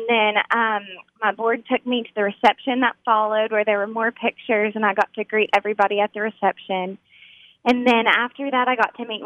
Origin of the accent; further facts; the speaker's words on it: Jonesboro, Arkansas, United States; I mean, we're both from Jonesboro